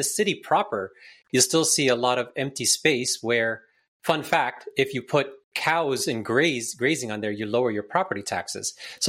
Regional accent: Scarborough, Ontario, Canada; I grew up in Scarborough, like from the 70s, believe it or not, and I remember the neighborhoods at the time. It was all like farmland empty space

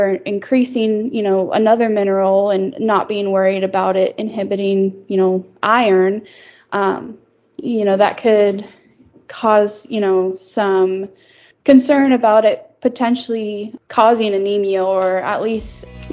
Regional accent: San Diego, California, United States; I come from the city, essentially. I'm from San Diego, California, and wasn't raised on a farm or anything.

